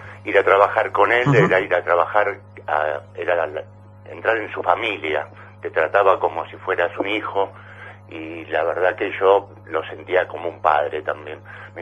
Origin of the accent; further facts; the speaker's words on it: La Plata, Buenos Aires Province, Argentina; now in Pinamar, Argentina; Yo soy de La Plata original, pero hace 30 años